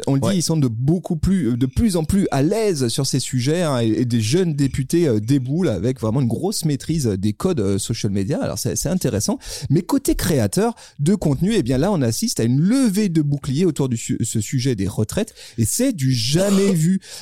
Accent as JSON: {"language": "French", "country": "France", "said": "chez nous en France."}